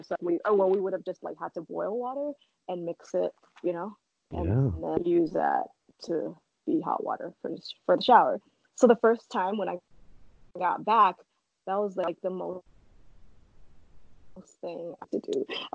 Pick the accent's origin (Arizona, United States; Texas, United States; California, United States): California, United States; Oakland; I was born and raised in Oakland, but I'd never been there.